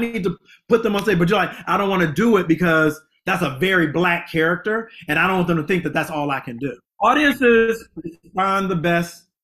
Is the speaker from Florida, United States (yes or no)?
no; Kankakee, Illinois, United States; Small town called Kankakee, Illinois.